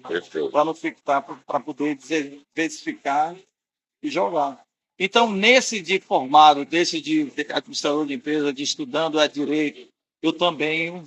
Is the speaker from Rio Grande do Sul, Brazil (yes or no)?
no; Salvador, Bahia, Brazil; also born or lived in Recife; Eu digo que eu sou de Salvador, mas eu nasci em Recife.